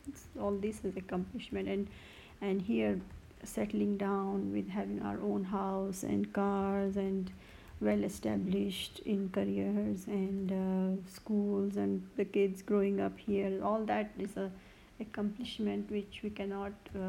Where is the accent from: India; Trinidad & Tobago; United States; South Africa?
India; which we grew up back there in India, where we were totally focused on these academics, maths and science.